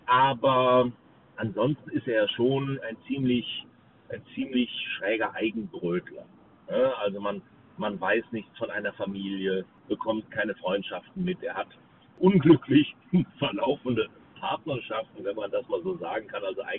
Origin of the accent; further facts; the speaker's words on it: Rhineland, Germany; accent: Rhenish; dem Rheinland gebürtig, auch wenn meine Eltern fluchtbedingt, also nicht aus dem Rheinland kommen. Aber ich bin im Rheinland geboren und dann wächst man natürlich auch mit dem rheinischen Dialekt auf.